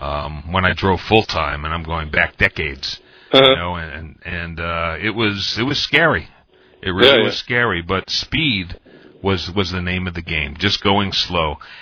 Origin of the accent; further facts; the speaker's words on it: New York City, New York, United States; Hey, I'm a Bronx boy. I was born and raised in the Bronx.